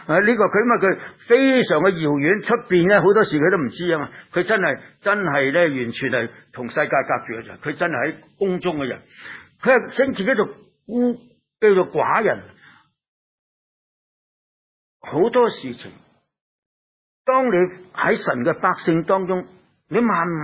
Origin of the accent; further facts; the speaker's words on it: China; 我中国人有一句话讲：君子慎其独